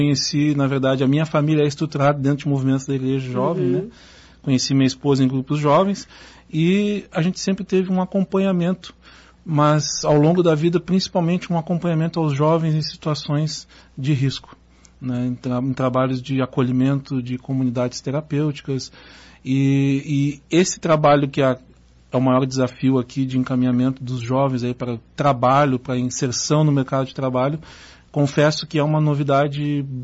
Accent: Porto Alegre, Rio Grande do Sul, Brazil; Eu venho de Porto Alegre.

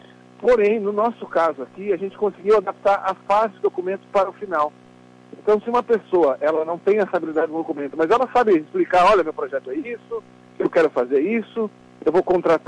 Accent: Rio Grande do Sul, Brazil; O que nos une como Rio Grande do Sul, como gaúchos, é a nossa cultura. São os costumes, o sotaque, a forma de vestir

